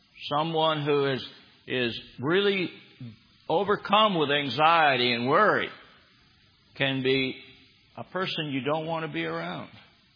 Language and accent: English; Michigan, United States; also born or lived in Ohio; I'm from Michigan. I remember the last World Series in Detroit.